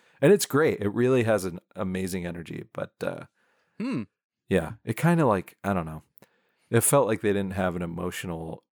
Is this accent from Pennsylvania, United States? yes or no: yes; Pennsylvania, United States; which makes me feel cool because I grew up in Pennsylvania.